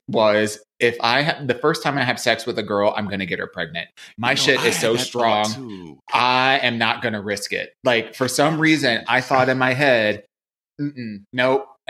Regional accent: Maple Heights, Ohio, United States; I grew up in Ohio, born in Cleveland. Lived in Maple Heights for the majority of my coming of age years. It's like a small suburb, like southeast of Cleveland.

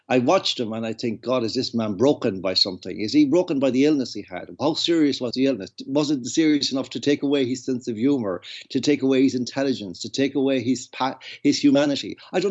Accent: Connacht, Ireland; I come from Westport or Castlebar, which is about as decent a place.

